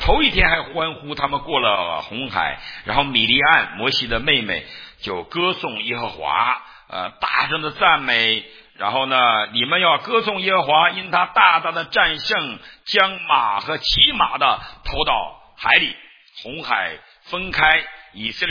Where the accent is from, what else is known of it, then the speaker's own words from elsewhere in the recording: Northeast China, China; 我们东北人治病就给你弄点苦的东西